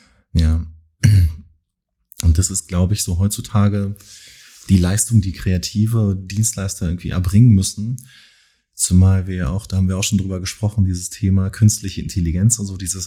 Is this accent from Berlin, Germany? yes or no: yes; Berlin, Germany; Eigentlich komme ich aus Berlin.